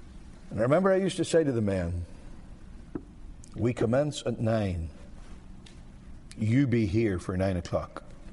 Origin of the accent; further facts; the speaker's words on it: Ireland; Me, I'm an Irishman, and I just fly by the seat of my pants.